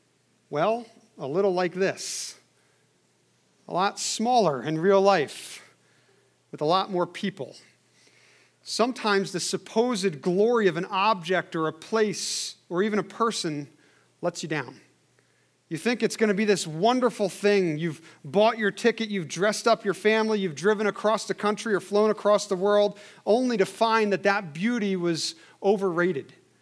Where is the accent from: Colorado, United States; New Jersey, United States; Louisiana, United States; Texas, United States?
New Jersey, United States; Growing up in New Jersey, just about every New Year's Eve party had a TV on, and the night would usually culminate by watching the ball drop in Times Square. And maybe it was because we were so close to New York City.